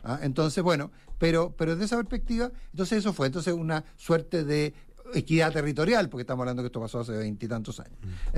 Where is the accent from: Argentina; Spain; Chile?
Chile; lo vicioso que somos los chilenos